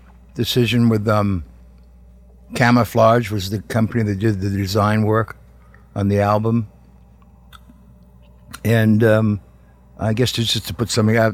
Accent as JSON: {"language": "English", "town": "Worcester", "region": "West Midlands", "country": "United Kingdom", "tie": "born or raised there", "said": "Worcester's the heartland of England. 12 miles from the Welsh border."}